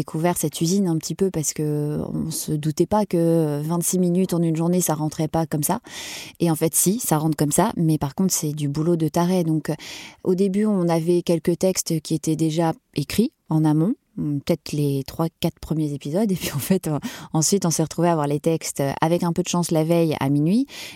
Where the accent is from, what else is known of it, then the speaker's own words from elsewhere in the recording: Lille, Hauts-de-France, France; accent: Ch'ti; Je venais de Lille, donc de ma province, avec mon petit accent ch'ti au départ.